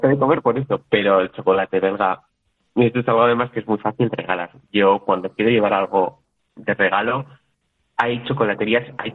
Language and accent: Spanish; Villava, Navarre, Spain; now in Antwerp, Belgium; digo, yo de Villava